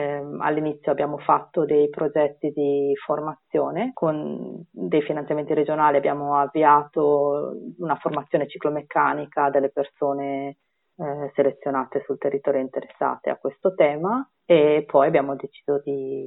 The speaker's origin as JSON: {"language": "Italian", "region": "Sardinia", "country": "Italy", "said": "però sono sempre molto vicina col cuore alla Sardegna e quindi vado e vengo anche dalla Sardegna"}